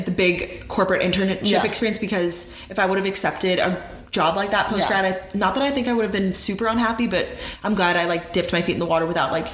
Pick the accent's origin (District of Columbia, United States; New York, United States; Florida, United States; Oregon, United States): New York, United States; Because I'm from the suburbs, about an hour from the city, I like to say.